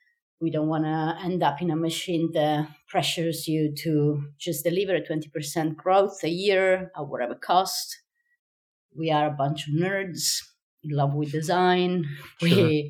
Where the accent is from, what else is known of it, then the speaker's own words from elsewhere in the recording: Sicily, Italy; now in Rotterdam, Netherlands; But I live in Rotterdam, the Netherlands.